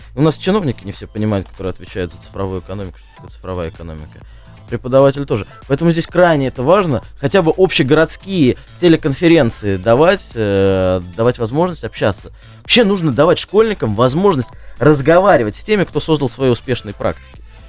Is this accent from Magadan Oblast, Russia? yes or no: no; Voronezh, Voronezh Oblast, Russia; Нет, мы из Воронежа, как бы.